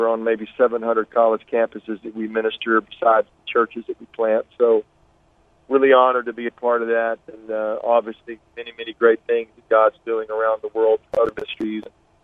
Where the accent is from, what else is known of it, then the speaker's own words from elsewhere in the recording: Dallas, Texas, United States; also born or lived in Algeria; Danny, I'm a Texas fellow. My dad was in the oil business, so I lived in Dallas, and then my dad traveled, lived in places like Algeria